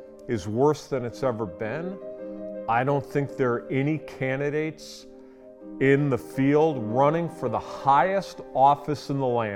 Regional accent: Wisconsin, United States; I grew up in Wisconsin. Two great parents.

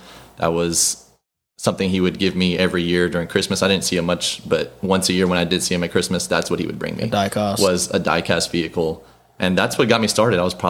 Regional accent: New York City, New York, United States; also born or lived in Argentina; So I was born in Argentina, moved to this country pretty young, and I spent most of my life in New York City, in the Bronx, to be more specific.

